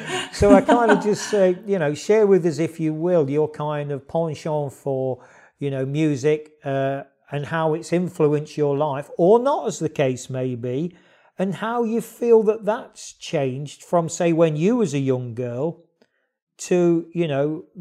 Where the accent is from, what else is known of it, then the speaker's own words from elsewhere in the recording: United Kingdom; you're an American lady and I'm a British stroke European guy